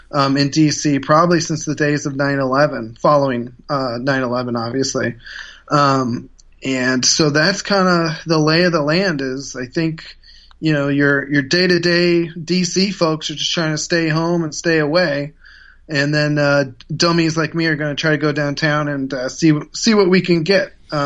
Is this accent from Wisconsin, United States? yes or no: no; Ohio, United States; Yeah, I ran for mayor in 2007 of my hometown in Ohio.